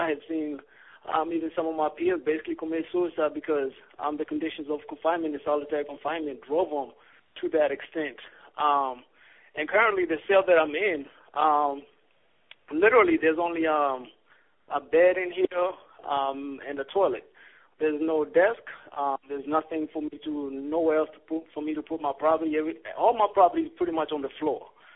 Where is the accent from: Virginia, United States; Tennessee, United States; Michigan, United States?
Virginia, United States; Richmond; because right now I'm literally 6 hours away from my hometown of Richmond, Virginia.